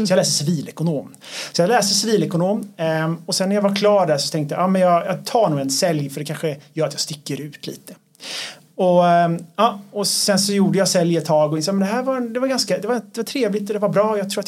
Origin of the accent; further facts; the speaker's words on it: Gothenburg, Västra Götaland County, Sweden; now in Stockholm, Sweden; Ja, men jag brukar säga att jag är en göteborgare. Nu firar jag 10 år i Stockholm den här månaden, så jag vet inte riktigt om jag kallar mig göteborgare längre, men jag är i alla fall född där.